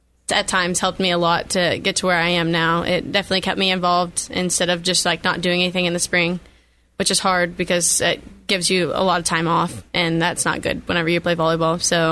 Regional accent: Brenham, Texas, United States; Well, like you said, I'm from Brenham. I've lived here my whole life.

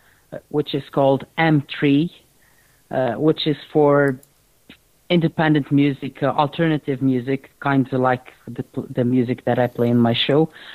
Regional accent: Azores, Portugal; yeah, I'm from the Azores Islands. I do podcasts too.

